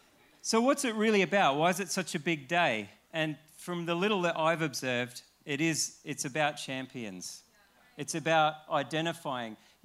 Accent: Australia; I'm an Australian.

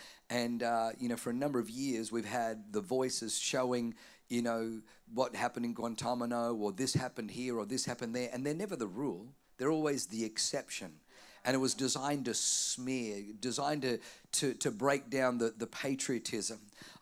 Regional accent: Australia; also born or lived in Germany / New Zealand; now in United States; I was born in Europe. I was born in Germany. I grew up in Australia. I've lived in New Zealand. I get to travel quite a bit throughout Asia, throughout Europe, throughout Africa. And now I live in America.

